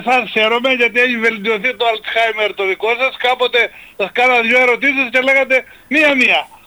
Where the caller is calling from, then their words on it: Larissa, Thessaly, Greece; είμαι από Λάρισα